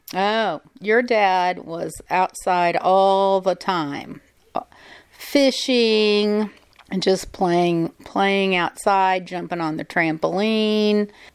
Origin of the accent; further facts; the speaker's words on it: Odessa, Missouri, United States; I grew up in Odessa, Missouri.